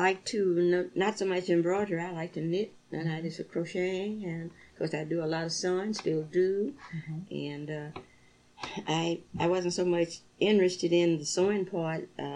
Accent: Louisiana, United States; now in Kingsville, United States; Of course, I was from Louisiana, and I didn't know anything about 19th of June.

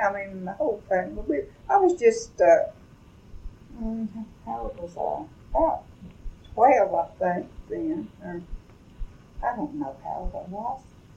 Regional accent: Oklahoma, United States; born there; now in Edinburg, United States; I was born in Oklahoma. I don't know, some little town out in the country.

